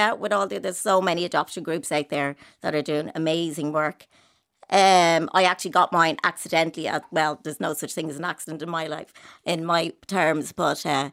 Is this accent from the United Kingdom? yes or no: no; Dublin, Leinster, Ireland; born there; I was born in January 1974, way back then. I was actually born in St. Patrick's Children's Home, which was a Magdalene laundry.